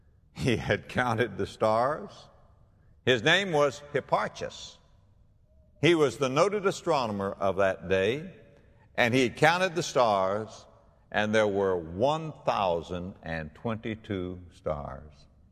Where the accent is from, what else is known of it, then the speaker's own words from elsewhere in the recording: West Palm Beach, Florida, United States; just go, go to my hometown of West Palm Beach, Florida, cross the bridge, go over to Palm Beach